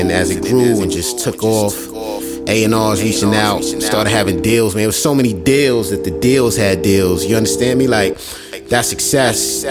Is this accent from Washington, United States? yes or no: no; Queens, New York, United States; You know, I grew up in Southside Jamaica, Queens. Right off of 125, man, and on Suffern Boulevard. It's like right across the street from Daisy Park.